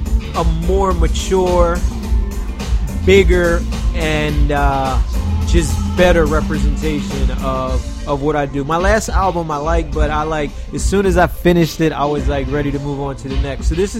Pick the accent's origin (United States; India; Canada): United States; Philadelphia, Pennsylvania; now in New York, United States; I'm an MC, songwriter, host, musical arranger. I'm originally from Philadelphia, reside in New York now.